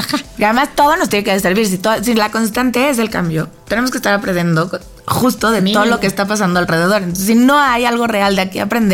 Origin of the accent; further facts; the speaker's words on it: Mexico; y es que además a los mexicanos nos gusta que nos hablen bonito